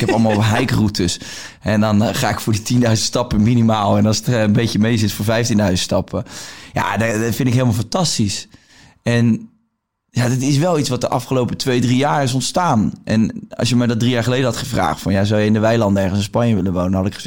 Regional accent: Rotterdam, South Holland, Netherlands; also born or lived in Bangkok, Thailand; ik ben een stadsjongen. Ik kom uit Rotterdam en ik heb dat altijd leuk gevonden.

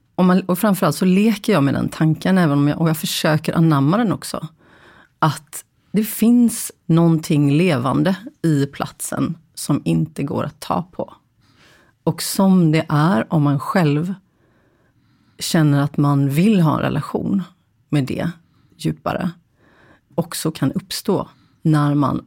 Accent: Gothenburg, Västra Götaland County, Sweden; jag kommer från Göteborg, jag har bott i Göteborg.

